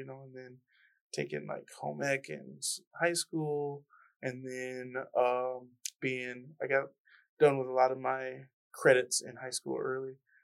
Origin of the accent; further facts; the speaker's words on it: Michigan, United States; also born or lived in Chicago; So I was born in Chicago, but 6 years old, we moved to Michigan and then grew up in Michigan.